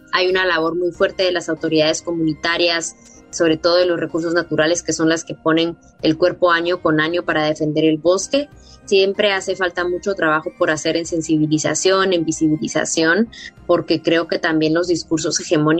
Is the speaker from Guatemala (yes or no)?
yes; Guatemala; en países o el intento de país de donde yo vengo, porque para mí Guatemala es una finca